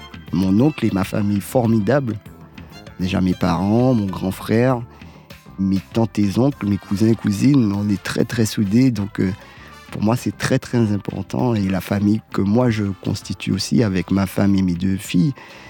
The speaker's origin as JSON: {"language": "French", "town": "Tarbes", "region": "Occitanie", "country": "France", "tie": "born or raised there", "also_born_or_lived": "Bar-le-Duc / Guadeloupe", "said": "Je suis né à Bar-le-Duc. Mon père était militaire de carrière. Après, on a été vivre à Tarbes, dans le sud. Et à l'époque, donc moi je suis né en 85"}